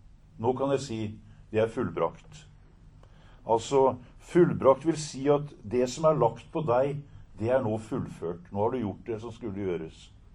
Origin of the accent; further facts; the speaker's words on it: Kragerø, Telemark, Norway; og jeg kommer fra Kragerø.